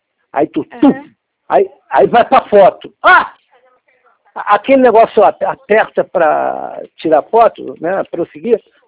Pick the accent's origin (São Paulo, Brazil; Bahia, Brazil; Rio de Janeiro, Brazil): Rio de Janeiro, Brazil; Sou do Rio de Janeiro, sou do Rio de Janeiro.